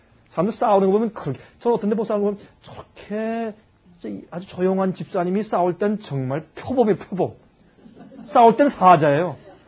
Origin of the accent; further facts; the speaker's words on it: South Korea; 우리는 한국 사람 배달 민족이에요.